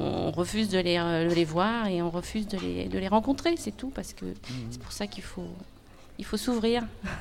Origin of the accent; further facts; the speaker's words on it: Paris, Île-de-France, France; moved away; Donc moi, je suis parisienne aussi. Et ça fait 18 ans que je suis venue dans la région avec mon compagnon.